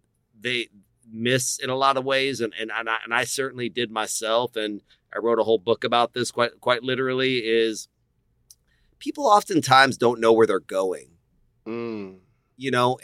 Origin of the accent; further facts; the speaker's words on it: Austin, Texas, United States; born there; As you said, my dad was an Iranian immigrant. My mother is German. I was born here in Austin, Texas